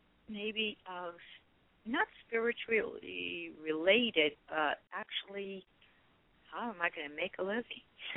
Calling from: New Jersey, United States; New Jersey.

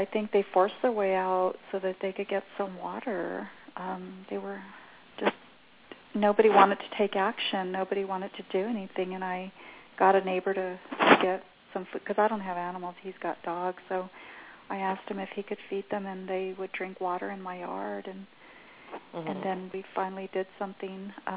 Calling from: Southwest, United States; Hi, I'm here in the Southwest.

